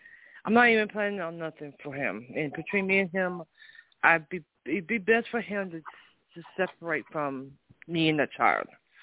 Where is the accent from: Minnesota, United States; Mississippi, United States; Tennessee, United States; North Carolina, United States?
North Carolina, United States; But I am from the south. I was born in North Carolina. I'm same county as I was when I was born.